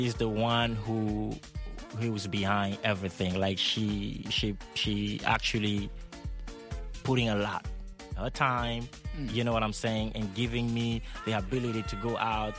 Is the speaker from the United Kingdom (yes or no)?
no; Cameroon; now in United States